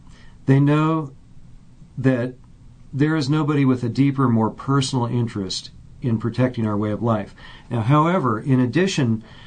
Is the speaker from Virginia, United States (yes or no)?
yes; Virginia, United States; I am the only candidate to run for Ravana District in 50 years who was born and raised in Albemarle County.